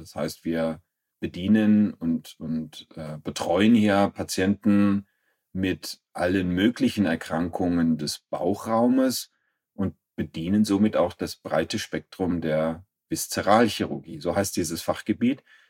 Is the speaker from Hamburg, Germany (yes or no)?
no; Aschaffenburg, Bavaria, Germany; Ich komme ganz ursprünglich aus Aschaffenburg. Das ist im bayerisch-hessischen Grenzgebiet. Dort bin ich aufgewachsen und bin nach der Schule an die Universität nach Würzburg gewechselt.